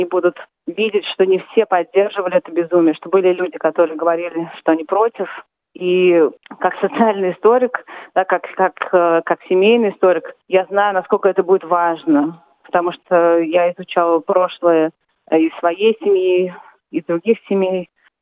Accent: Moscow, Russia; я из Москвы, я автор книги, историк.

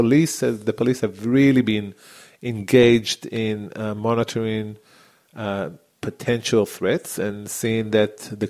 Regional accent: Israel; English is a second language; Okay, I grew up in Israel at the age of 18, just like anyone else.

